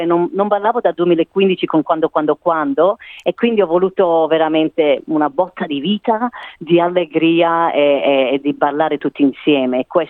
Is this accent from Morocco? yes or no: no; Melbourne, Victoria, Australia; sono di Melbourne, sono italo australiana, non sono italianissima, sono mezzo e mezzo, questo è molto importante per me, perché sono nata a Melbourne, tutti mi conoscono lì e sono orgogliosissima di questo.